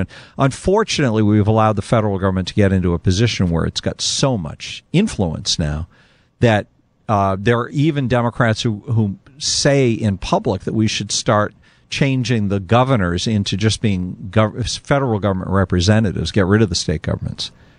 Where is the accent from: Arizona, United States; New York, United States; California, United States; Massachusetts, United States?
Massachusetts, United States; Lexington; Like, I grew up in Lexington, Massachusetts, the birthplace of American liberty.